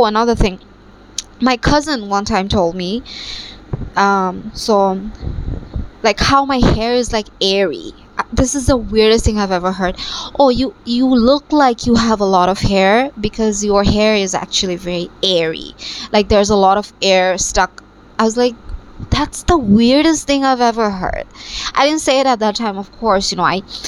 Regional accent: Bangladesh; So, by the way, I am from Bangladesh, but I have to talk in like American terms, like high school and middle school, because most of my viewers are from America.

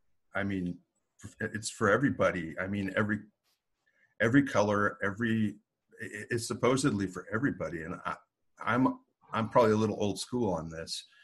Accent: Montana, United States; I grew up in Montana in the 60s, 70s, and part of the 80s.

